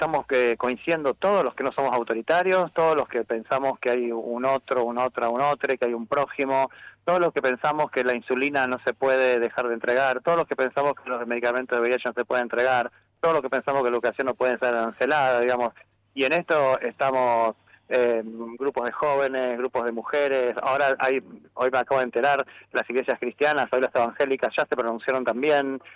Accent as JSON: {"language": "Spanish", "town": "Avellaneda", "region": "Buenos Aires Province", "country": "Argentina", "said": "Yo vengo de, soy de Avellaneda, Buenos Aires."}